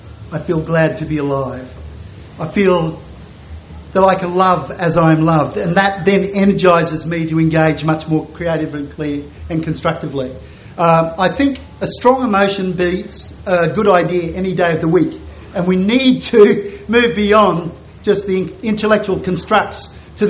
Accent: Australia; I'm from Australia, and I'm sorry.

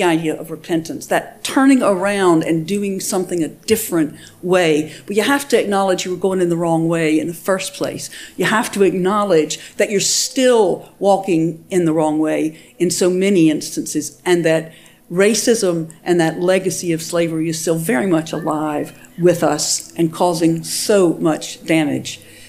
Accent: South Carolina, United States; one of the things that I know growing up in South Carolina is we learned a whole lot about emancipation.

